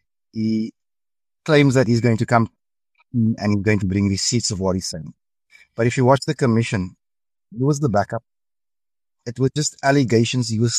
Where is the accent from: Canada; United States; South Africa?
South Africa; what I know as a South African is that in Africa, coup d'etats, they happen when the president's not in the country